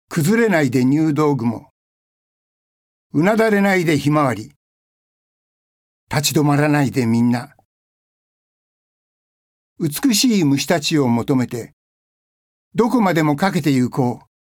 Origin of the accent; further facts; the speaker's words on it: Tokyo, Japan; 生まれも育ちも東京、はじめはラッキーだったけど、今は尻つぼみ